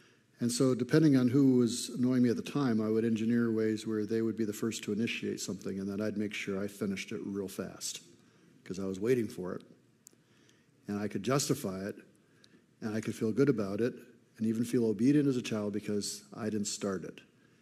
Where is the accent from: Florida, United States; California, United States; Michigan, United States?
Michigan, United States; Flint; When I was growing up in Flint, I grew up in Flint, Michigan, a place of sunshine and unicorns and rainbows.